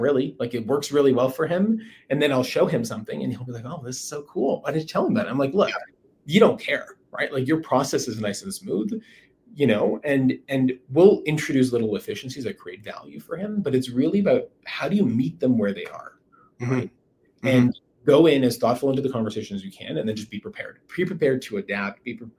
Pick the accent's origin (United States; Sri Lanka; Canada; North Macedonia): Canada; Both make sense to me as a Canadian as well.